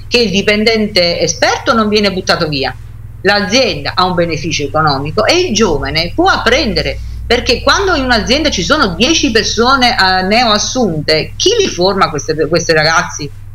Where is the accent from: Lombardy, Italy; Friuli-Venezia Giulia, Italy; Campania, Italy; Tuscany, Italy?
Campania, Italy; Naples; now in Bologna, Italy; Io sono di Napoli, non sono bolognese.